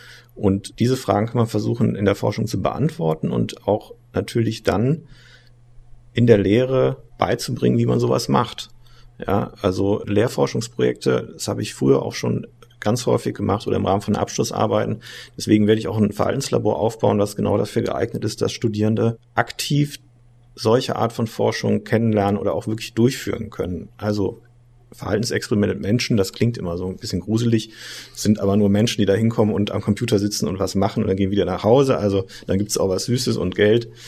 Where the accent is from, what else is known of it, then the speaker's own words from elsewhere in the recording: North Rhine-Westphalia, Germany; also born or lived in Cologne; Aber ich bin in Köln geboren sogar, bin aber im Bergischen Land groß geworden, also eher ländlich und daher kenne ich auch ländliche Umgebungen.